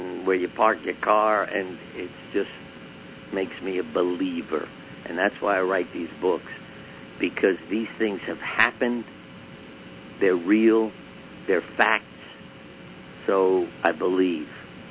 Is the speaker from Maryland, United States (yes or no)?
no; Brooklyn, New York, United States; but I grew up in Brooklyn, and Carmine was my friend and neighbor.